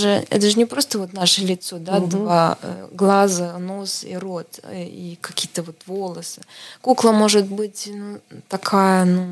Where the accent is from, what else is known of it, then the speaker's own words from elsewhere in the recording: Estonia; first language Estonian; Russian is a second language; Да, это мой родной язык.